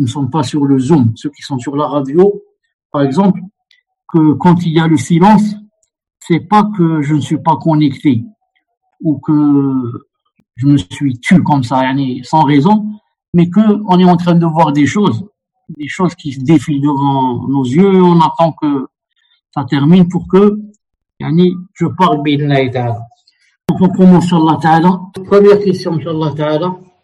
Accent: Algeria; Alors de là, et par exemple chez nous en Algérie

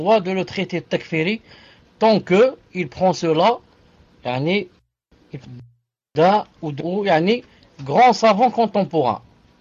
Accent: Syria; je suis de Syrie, et ma mère, je suis avec ma femme, mes enfants.

